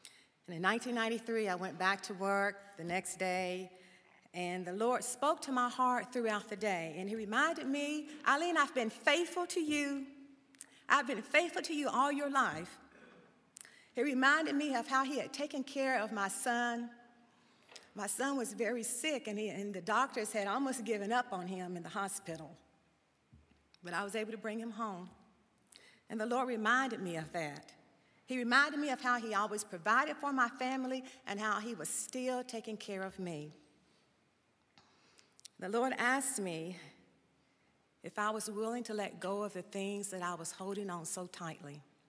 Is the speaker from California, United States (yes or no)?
no; Nicholasville, Kentucky, United States; I grew up in Nicholasville and was familiar with Asbury